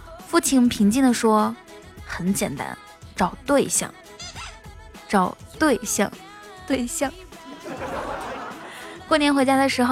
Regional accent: Inner Mongolia, China; 你是哪里人，我会回答说内蒙古，

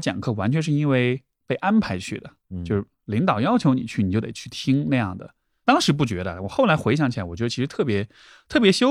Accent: Chengdu, Sichuan, China; 但是我觉得最定义我职业生涯其实是2008年四川地震，因为我是成都人

